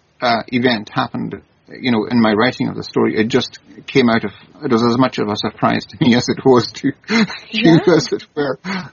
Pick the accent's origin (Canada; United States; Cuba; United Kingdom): United Kingdom; Scotland; I come from the Highlands. Well, actually, I was born on one of the islands of Scotland, the Isle of Lewis. And my parents came, my father was from Skye and my mother from Lough Carron on the west coast of Scotland.